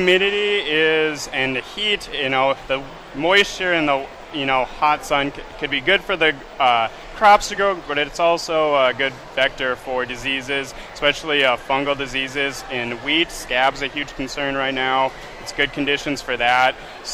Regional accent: Carrington, North Dakota, United States; I'm originally from Carrington, North Dakota.

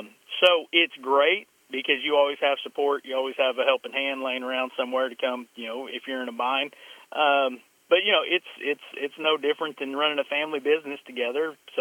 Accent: Eakly, Oklahoma, United States; It's always been something we've done growing up in the Eakley area.

